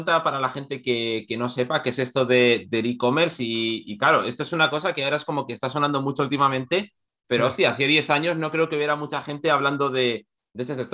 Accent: Segovia, Castile and León, Spain; y ahora viene la pregunta de qué coño hace un segoviano

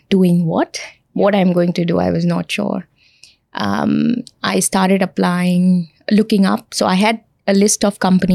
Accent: India; So I am born and brought up in India

